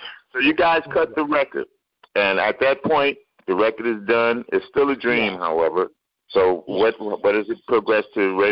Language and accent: English; New York, United States; He's why I became a DJ. I grew up in New York.